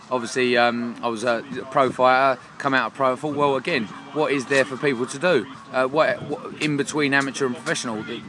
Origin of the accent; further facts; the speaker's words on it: Crawley, South East England, United Kingdom; I come from Crawley.